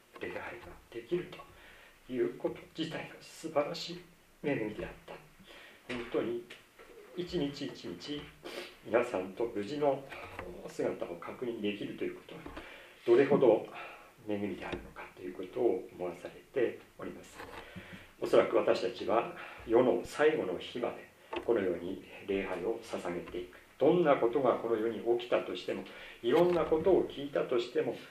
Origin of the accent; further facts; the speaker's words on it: Iwate, Japan; 私自身岩手の出身でありまして、実家が岩手にあり、また親戚がの多くがその周辺に住んでおりまして